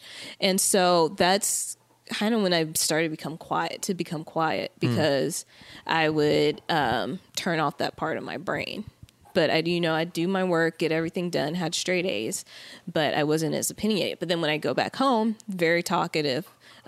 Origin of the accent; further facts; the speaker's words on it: Arkansas, United States; born there; also born or lived in Pennsylvania / Texas / Tennessee / Mississippi; Well, I grew up in, I was born in Arkansas and I moved around a lot as a kid because my mom worked in corporate America. So I've lived in Pennsylvania and Texas and Tennessee and Mississippi